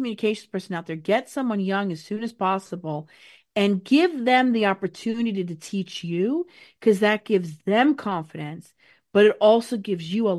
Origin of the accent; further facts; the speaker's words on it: Norway; English is a second language; because I come from Norway.